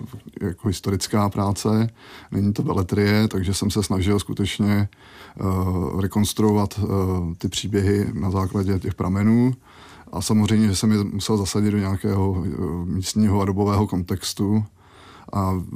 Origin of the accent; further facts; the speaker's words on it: Vrchlabí, Hradec Králové Region, Czechia; v okolí mého rodného města Vrchlabí.